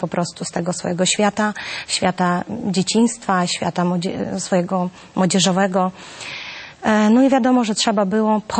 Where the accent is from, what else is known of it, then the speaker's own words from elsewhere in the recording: Ukraine; jestem z pochodzenia Ukrainka i zawsze będę się czuła ze swoim narodem